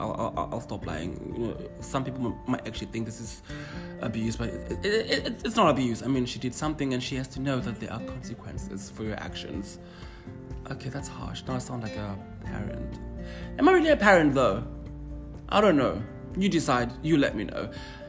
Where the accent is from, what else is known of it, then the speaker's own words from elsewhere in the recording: South Africa; You know, I'm from South Africa. I was also hoping for a chance to go home and see my mother and my sister